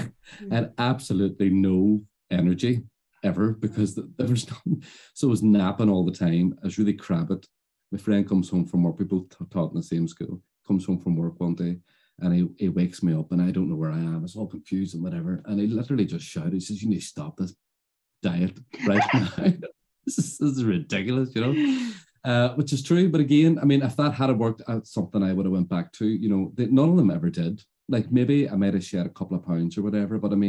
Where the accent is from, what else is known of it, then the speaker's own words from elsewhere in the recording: Ireland; I'm an Irishman at the end of the day